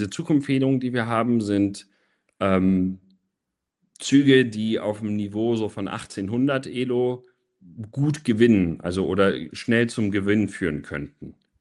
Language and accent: German; Munich, Bavaria, Germany; born there; now in Berlin, Germany; Also ich bin in München geboren und habe lange für Münchner Verein gespielt oder Münchner Vorortsverein und seit 14 Jahren jetzt in Berlin und spiele für Empor Berlin.